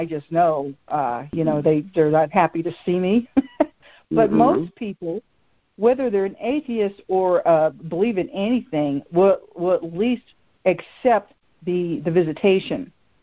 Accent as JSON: {"language": "English", "region": "Virginia", "country": "United States", "tie": "born or raised there", "said": "I know you're from Virginia, and of course I grew up in Virginia, so I know you've been to Virginia Beach."}